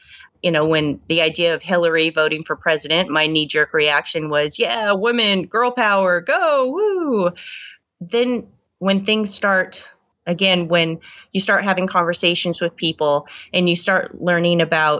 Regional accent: Pacific Northwest, United States; I grew up here in the Northwest.

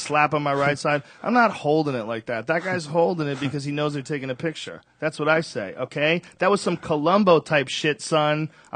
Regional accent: United States; I'm American

